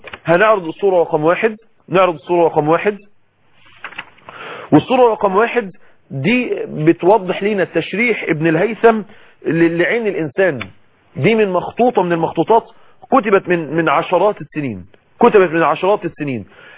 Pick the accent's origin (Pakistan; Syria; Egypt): Egypt; وما تنسوش حضارة الدم اللي اتكلم عنها للأسف اعلاميين عندنا في مصر.